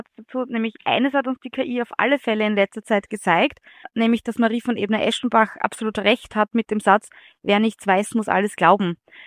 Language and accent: German; Austria; dann bin ich als Österreicherin auch im Winter.